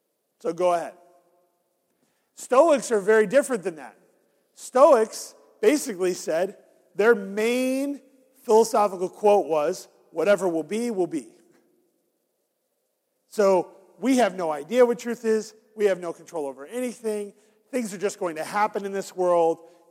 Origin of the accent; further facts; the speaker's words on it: New York, United States; See, I grew up in New York.